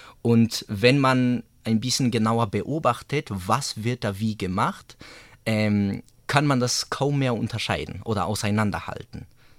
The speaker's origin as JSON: {"language": "German", "region": "Cusco", "country": "Peru", "tie": "born or raised there", "said": "weil ich da im heiligen Tal der Inkas aufgewachsen bin in Cusco"}